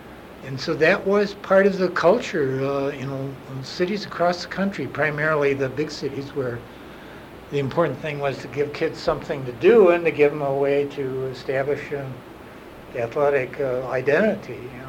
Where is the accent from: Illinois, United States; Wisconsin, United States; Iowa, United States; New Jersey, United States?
Illinois, United States; Chicago; I grew up in Chicago, as I mentioned many times earlier